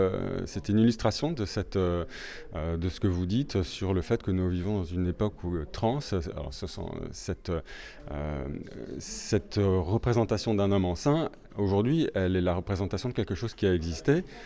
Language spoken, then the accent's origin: French; Avignon, Provence-Alpes-Côte d'Azur, France; D'Avignon. Je viens d'Avignon, oui, tout à fait.